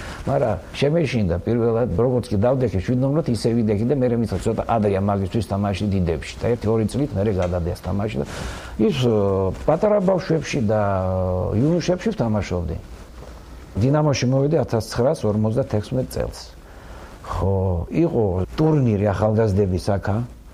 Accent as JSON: {"language": "Georgian", "town": "Gagra", "region": "Abkhazia", "country": "Georgia", "tie": "born or raised there", "said": "დავიბადე გაგრაში და ბავშვობიდან ჩვენ ჰქონდა ზღვა და სტადიონი."}